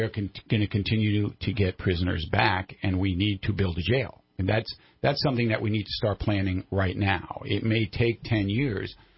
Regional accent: Northeast, United States; I did not grow up here, as most people listening to me can tell. I grew up in the Northeast. I am the son of a New York City Police Department family.

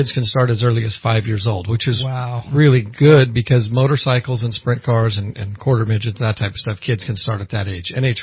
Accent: Sacramento, California, United States; now in Browns Valley, United States; I'm not. I live in Browns Valley, which is near Collins Lake outside of Marysville. Born and raised in Sacramento, raced in Sacramento a lot

